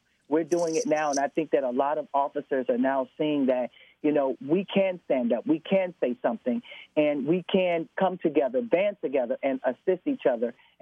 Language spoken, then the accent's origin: English; Chicago, Illinois, United States; being from the low end, so to speak, of Chicago, I was born and raised in Chicago, and my family grew up on welfare and grew up in the project.